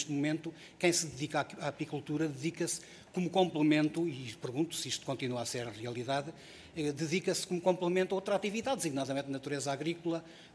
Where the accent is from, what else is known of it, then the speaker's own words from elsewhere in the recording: Vila Pouca de Aguiar, Vila Real, Portugal; Eu sou natural de Vila Pouca da Guiar, do distrito de Vila Real. Desde pequenino me habituei a ser mordido ou a ser ferrado pelas abelhas. Exatamente, porque a casa de morada da minha família era numa encosta, na chamada Encosta da Cruz